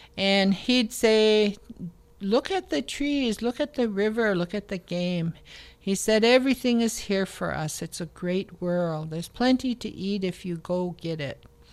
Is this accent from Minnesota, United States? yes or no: yes; Minnesota, United States; I'm with the Loon Clan. And I'm from the Leech Lake Nation, and I live in a place where there used to be red cedar trees, and they call it Cass Lake.